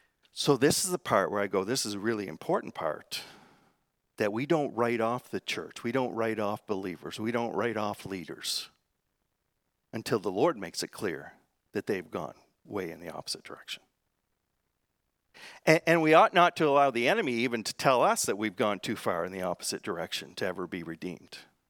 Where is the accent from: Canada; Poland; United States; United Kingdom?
Canada; the Maritimes; also born or lived in Prince Edward Island; Now, I grew up in the Maritimes, but I was no seafaring man, all right? I grew up in the city.